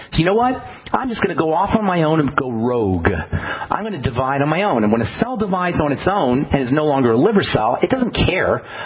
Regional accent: New Jersey, United States; I grew up in New Jersey.

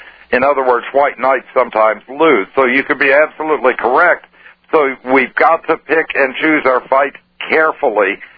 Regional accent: Kentucky, United States; You got windmills. I'm from Kentucky. Give me a break.

